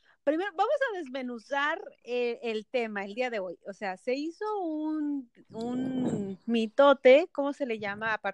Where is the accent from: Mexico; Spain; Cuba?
Mexico; en la comunidad mexicana, tú y yo somos de México.